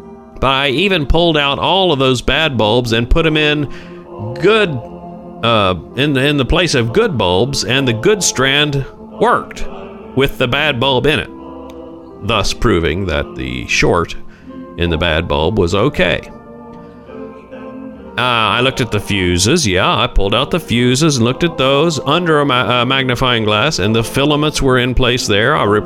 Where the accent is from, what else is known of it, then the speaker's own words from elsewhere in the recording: Huntington, West Virginia, United States; I grew up in Huntington, West Virginia. That's the town where Marshall University is located.